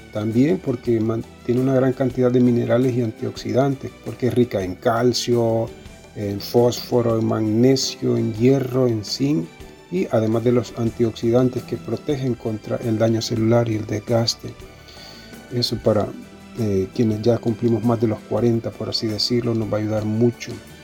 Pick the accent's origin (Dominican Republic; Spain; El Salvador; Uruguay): El Salvador; eso es muy también de nuestra tradición como familias salvadoreñas, la consumimos.